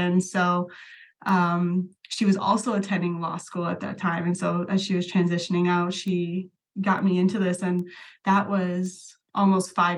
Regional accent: Las Vegas, Nevada, United States; I was actually born and raised in Las Vegas.

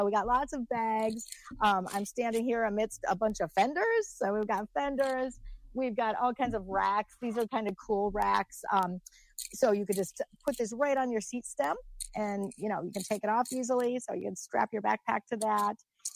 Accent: Drummond Island, Michigan, United States; So we all kind of bop around a lot of the islands over there. I grew up on Drummond Island.

